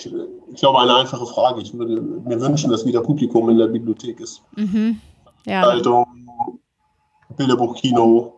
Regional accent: Hamburg, Germany; ich komme aus Hamburg, also bin schon so ein bisschen Stadtkind, also ich brauchte immer eine Stadt in der Nähe.

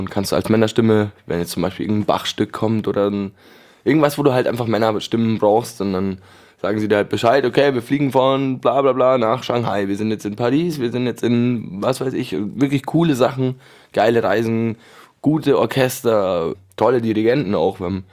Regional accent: Munich, Bavaria, Germany; born there; Ich bin in München geboren. Mein Papa lebt auch hier schon ewig, der kommt eigentlich aus Österreich. Meine Mama ist auch in München geboren.

